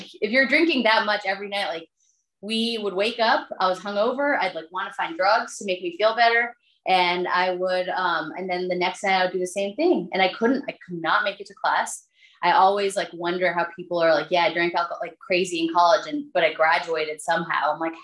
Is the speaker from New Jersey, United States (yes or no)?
no; Maryland, United States; I grew up in Maryland and I went to college out in the Midwest.